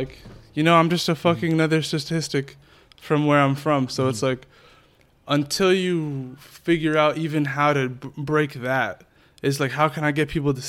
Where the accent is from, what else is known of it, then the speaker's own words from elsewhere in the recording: Worcester, Massachusetts, United States; From the dirty Worcester fucking zoo, you know it. Worcester, Massachusetts.